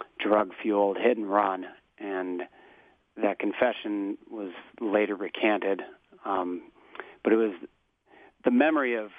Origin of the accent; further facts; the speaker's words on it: Bloomington, Indiana, United States; A 19-year-old girl in my hometown in Bloomington went out for a bike ride on a beautiful spring morning.